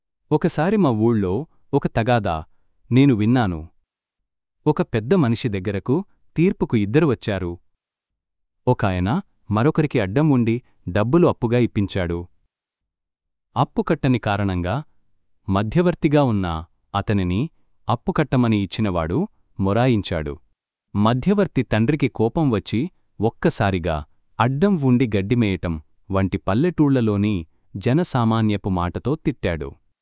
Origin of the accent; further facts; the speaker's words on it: Poduru, Andhra Pradesh, India; నా స్వగ్రామం పశ్చిమగోదావరి జిల్లా పోడూరులోనే నా మేనమామగారింటి వద్ద నా వివాహం